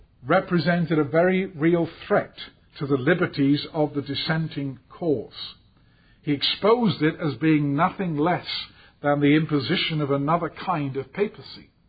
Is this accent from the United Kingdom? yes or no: yes; England, United Kingdom; And I mean we, me as an Englishman, you as Americans.